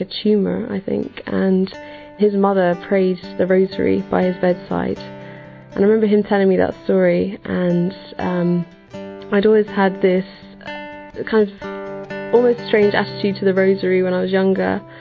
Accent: London, United Kingdom; I am from London and I'm 22 years old.

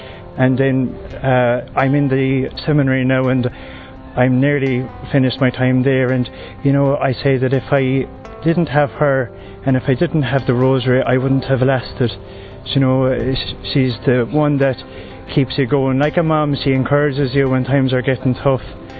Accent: Ireland; I'm from Ireland and I'm 27 years old.

